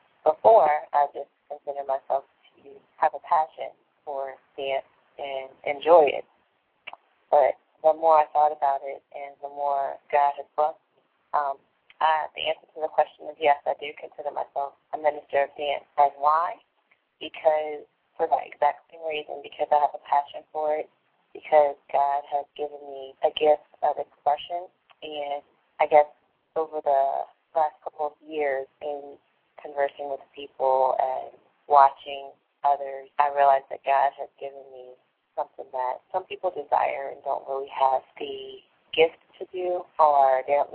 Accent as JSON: {"language": "English", "region": "Maryland", "country": "United States", "said": "And I am your sister from Maryland by way of Aberdeen."}